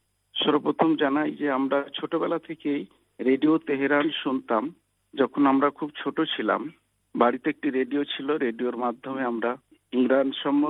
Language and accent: Bangla; India; আমরা মূলত ভারতীয় সংস্কৃতি, মিশ্র সংস্কৃতিতে ছোট থেকে বড় হয়েছি, যেখানে হিন্দু, মুসলমান, শিখ, জৈন, খ্রিস্টান, এরকম একটি মিশ্র সংস্কৃতির মাধ্যমে আমরা বড় হয়েছি।